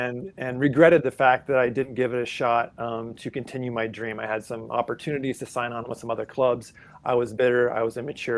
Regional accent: Lincoln, Nebraska, United States; now in Seattle, United States; We live in the Seattle area. We are originally both from Lincoln, Nebraska.

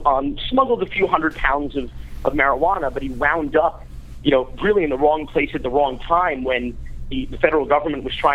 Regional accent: Miami, Florida, United States; I grew up in Miami. I went to an arts high school where, I mean, kids were doing everything. This was the mid-90s

